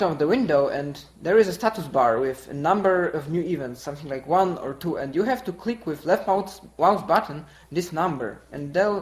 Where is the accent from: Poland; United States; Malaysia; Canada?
Poland; from Poland